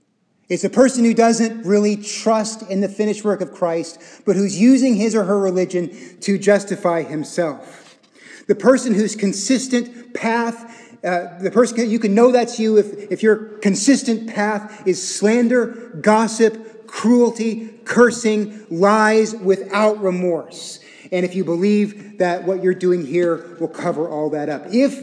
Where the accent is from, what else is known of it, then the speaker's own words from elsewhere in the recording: Texas, United States; I know I'm from Texas, but I don't know much about horses.